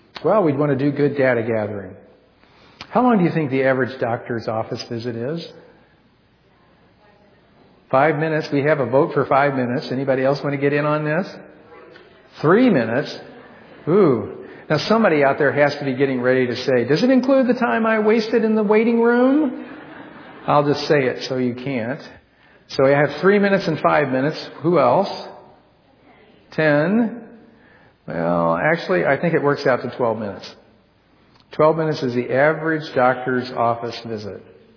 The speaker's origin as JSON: {"language": "English", "region": "Indiana", "country": "United States", "said": "Obviously, I'm from Indiana. I don't know about these things. I'm also operating on, you know, it's midnight where I come from right now."}